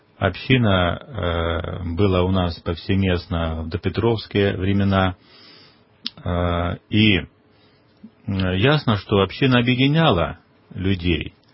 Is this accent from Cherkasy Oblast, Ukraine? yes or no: no; Luhansk Oblast, Ukraine; Это было в 10 классе средней школы в Донбассе, откуда я родом. Это был 1974 год.